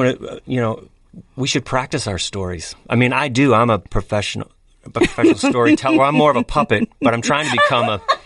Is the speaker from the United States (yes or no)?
yes; Chicago, Illinois, United States; we grew up in Chicago